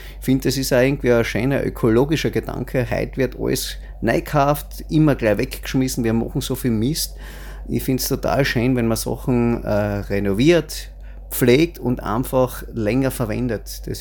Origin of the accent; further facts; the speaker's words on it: Styria, Austria; bin ich halt ein richtiger Steirer Bub und mag gern das, was auch wir haben